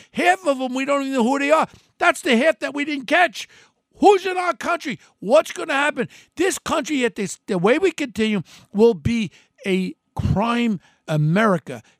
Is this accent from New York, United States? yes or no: yes; Ozone Park, New York, United States; Growing up in Ozone Park, where a father was born in Germany